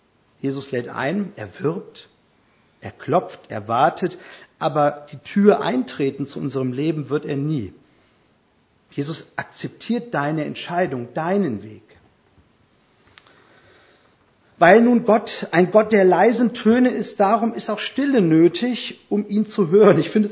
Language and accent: German; Hesse, Germany; In meinem Heimatdorf in Hessen läuten jeden Tag um 11 Uhr die Glocken.